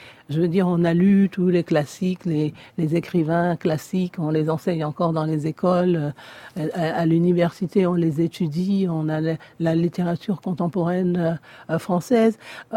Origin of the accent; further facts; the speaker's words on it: Côte d’Ivoire; moved away as an adult; now in Paris, France; Parce que, dans mon cas particulier, je suis née à Paris, mais à un an, je suis partie. Mon père a amené toute sa famille en Côte d'Ivoire, et ce n'est qu'au niveau de mes études supérieures que je suis venue à la Sorbonne à Paris. Donc, toute mon enfance, toutes mes années formatrices ont été en Côte d'Ivoire.